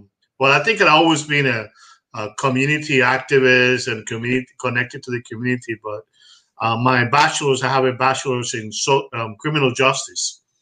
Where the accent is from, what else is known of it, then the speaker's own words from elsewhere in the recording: Puerto Rico; English is a second language; also born or lived in Cuba; Well, I'm Cuban. I was born in Cuba, and I grew up in Puerto Rico. I really learned English when I was 18 years old.